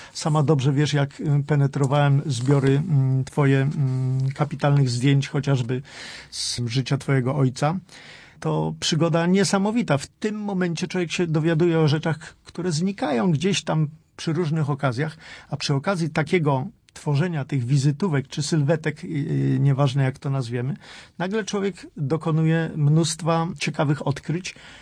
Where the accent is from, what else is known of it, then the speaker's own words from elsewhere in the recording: Poznań, Greater Poland Voivodeship, Poland; jestem rdzennym poznaniakiem, od wielu, wielu lat